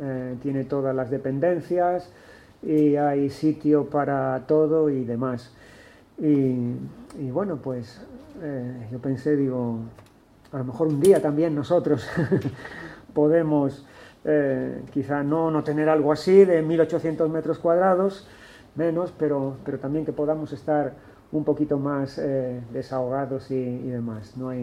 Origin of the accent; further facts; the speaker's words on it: Córdoba, Andalusia, Spain; por estos días que pude estar en mi patria chica, en Córdoba.